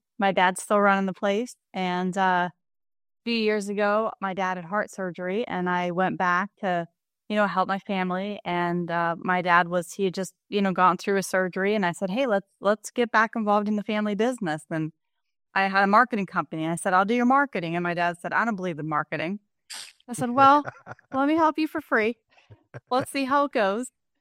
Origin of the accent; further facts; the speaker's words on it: Pennsylvania, United States; I grew up in Western Pennsylvania, a very traditional Catholic Italian family, four brothers and sisters and my parents.